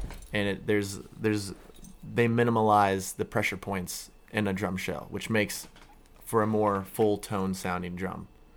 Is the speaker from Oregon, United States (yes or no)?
no; Springfield, Illinois, United States; I'm from Springfield, Illinois.